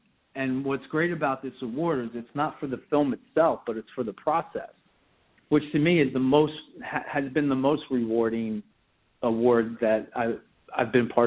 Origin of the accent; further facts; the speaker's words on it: Trenton, New Jersey, United States; when I was their age growing up in Trenton